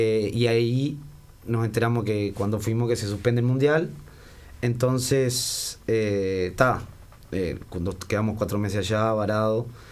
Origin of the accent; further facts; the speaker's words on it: Paso de los Toros, Tacuarembó, Uruguay; Y yo soy del interior, soy de Paso los Toros.